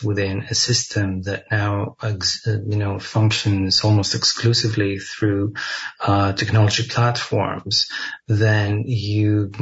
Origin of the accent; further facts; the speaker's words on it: Greece; born or raised there